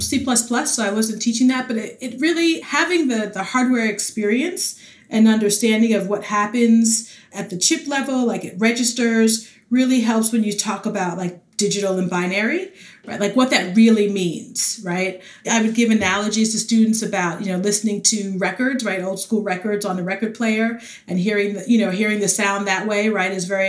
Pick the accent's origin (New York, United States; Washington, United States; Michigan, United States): New York, United States; The Bronx; But I grew up in the Bronx, New York.